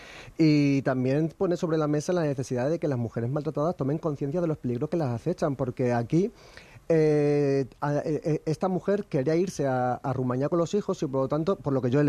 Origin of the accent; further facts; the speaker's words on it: Extremadura, Spain; somos los extremeños los que asumimos la deuda